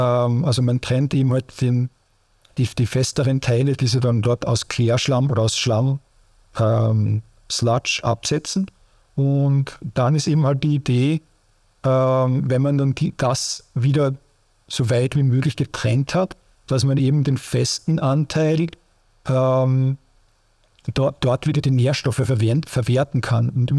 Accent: Austria; so wie es eben halt beim Großteil oder fast ausschließlich der Fall ist bei uns in Österreich

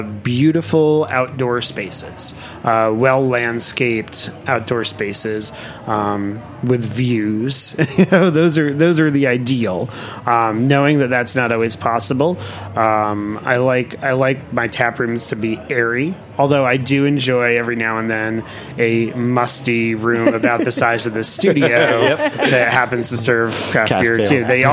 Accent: Rhode Island, United States; There's a brewery where I grew up in Rhode Island called Tilted Barn

